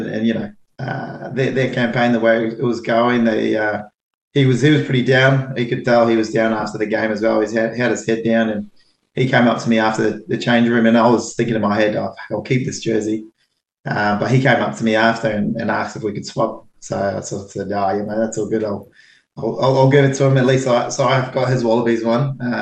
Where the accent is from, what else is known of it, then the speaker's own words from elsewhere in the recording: Fiji; now in Auckland, New Zealand; as a young fella growing up in Fiji, Sevens was huge, and, you know, that's all we watched. Moving over to Auckland